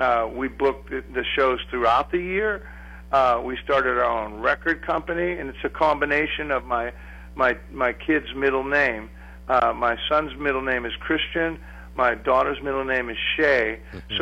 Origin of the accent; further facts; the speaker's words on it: Aliquippa, Pennsylvania, United States; And growing up in Aliquippa, you know, you either went to college or you went to Jones and Laughlin, J&L Steel Mill.